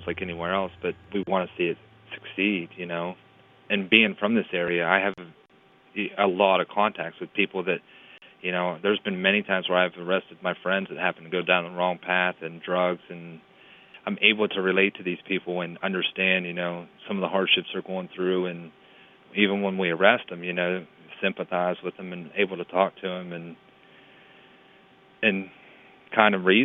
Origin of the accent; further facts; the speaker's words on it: East Liverpool, Ohio, United States; I'm passionate about my hometown and take pride in it.